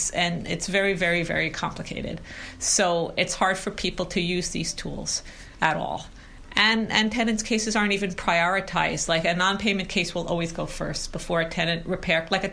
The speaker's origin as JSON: {"language": "English", "region": "New York", "country": "United States", "lives_now": "Montreal, Canada", "said": "I'm from New York, where things also are very dysfunctional, but in different ways."}